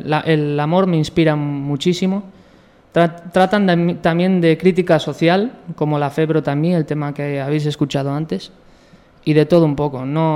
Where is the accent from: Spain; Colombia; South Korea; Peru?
Spain; Santa Engracia del Jubera, La Rioja; Ah, de Santa Engracia del Jubera, hombre.